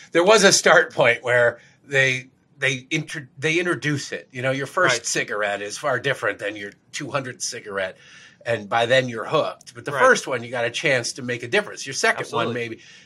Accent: Detroit, Michigan, United States; I'm from Detroit, to watch the Detroit Lions lose to whoever they happen to be playing on that day.

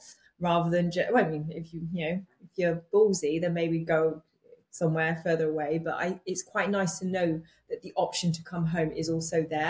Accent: United Kingdom; I guess being British, you know, we don't always have that sunshine.

